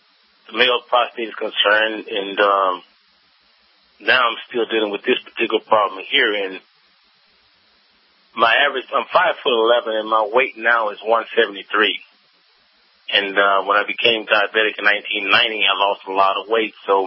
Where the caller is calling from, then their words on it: Texas, United States; also born or lived in Houston, United States; So I'm in Texas, and I moved from Houston to Hillsboro, Texas, in the early 90s.